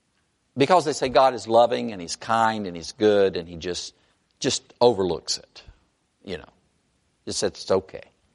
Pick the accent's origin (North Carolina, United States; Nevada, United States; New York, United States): North Carolina, United States; I grew up in North Carolina, and copperheads are not to be played